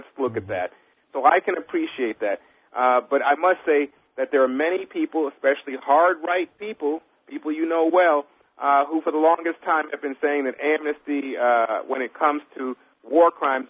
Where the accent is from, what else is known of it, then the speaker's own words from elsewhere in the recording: United States; I got to tell you, as an American